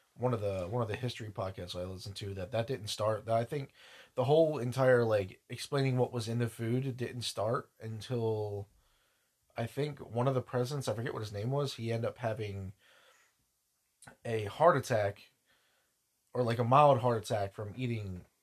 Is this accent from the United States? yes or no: yes; United States; we're American.